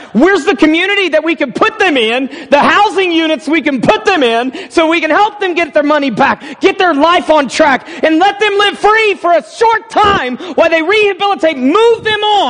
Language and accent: English; United States; And being an American, I take what's easy.